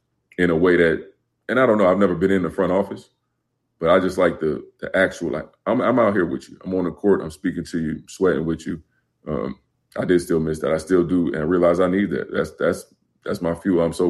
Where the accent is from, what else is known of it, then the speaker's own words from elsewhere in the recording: Montclair, New Jersey, United States; I grew up in Montclair, New Jersey, and we went to the parks in Bloomfield and Orange